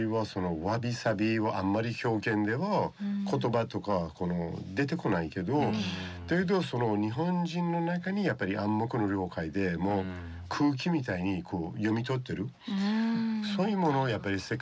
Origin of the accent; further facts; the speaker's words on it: Tehran, Tehran Province, Iran; now in Japan; イラン・ペルシャ出身なので、首都テヘランですね。